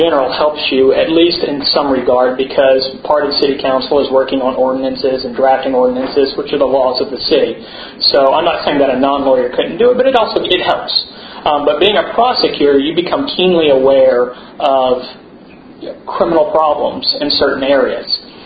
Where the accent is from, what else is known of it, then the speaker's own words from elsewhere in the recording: Houston, Texas, United States; I'm not just a native Houstonian, I'm a native of District A. I was born and raised in District A, went from elementary school through high school in District A.